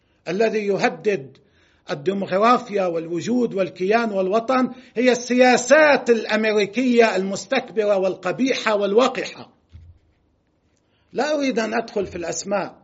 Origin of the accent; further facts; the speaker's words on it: Lebanon; نحن لدينا قانون في لبنان يمكن العمل طبقا للقانون، ولدينا جميعا كلبنانيين أخلاق وأعراف وتقاليد ودين،